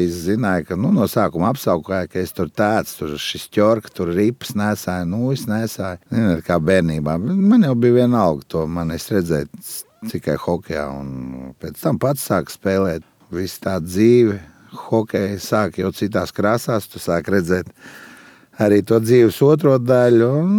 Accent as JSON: {"language": "Latvian", "region": "Riga", "country": "Latvia", "tie": "born or raised there", "also_born_or_lived": "Valka / Ērģeme", "said": "pēc tam 4. Klasē mamma pārvācās nu, uz Rīgu dzīvot, un dzīvojām mēs Vārnielas Republikā, Laukielā"}